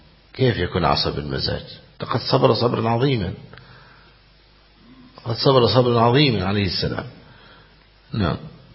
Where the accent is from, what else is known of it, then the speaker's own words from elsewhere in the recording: Egypt; فالحمد لله يعني جعل بلادنا مصر لله الحمد فيها أهل العلم وفيها السنة ظاهرة